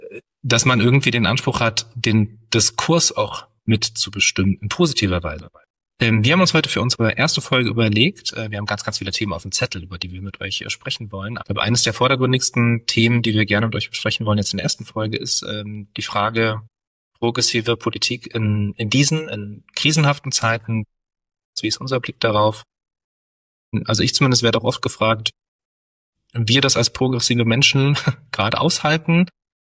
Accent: Berlin, Germany; Ich komme aus Berlin-Neukölln. Hier bin ich geboren, aufgewachsen. Ich habe noch nie woanders gewohnt. Ich sage immer, ich bin nicht so weit gekommen.

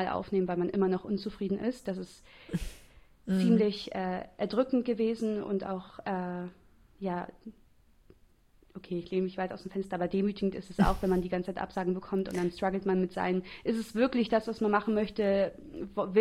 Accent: Jever, Lower Saxony, Germany; also born or lived in Oldenburg; Wir sind in Jever aufgewachsen und dann nach Oldenburg gezogen aus Familiengründen und also sind dann hier auch zur Schule gegangen

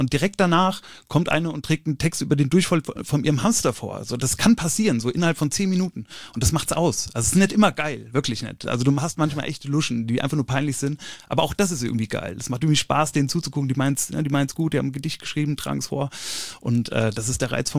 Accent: Gambach, Hesse, Germany; Ich komme ja aus Gambach.

